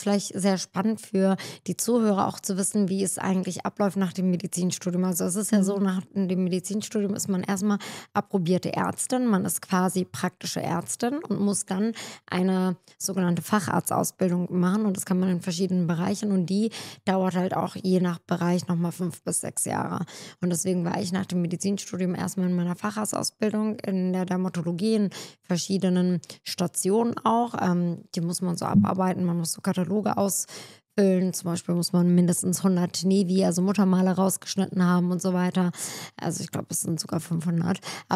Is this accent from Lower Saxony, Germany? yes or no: yes; Hanover, Lower Saxony, Germany; ich bin ja in Hannover groß geworden, aufgewachsen und meine Mutter lebte dann aber irgendwann nach einer Zeit in Bremen und ich war dann ja mit 18 weg von zu Hause